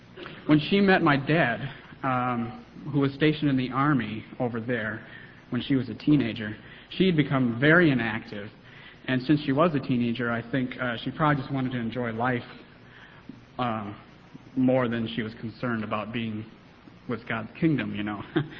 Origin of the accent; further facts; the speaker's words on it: Rockford, Illinois, United States; born there; I was born in Rockford, Illinois, which is about an hour and a half northwest of Chicago, in 1969.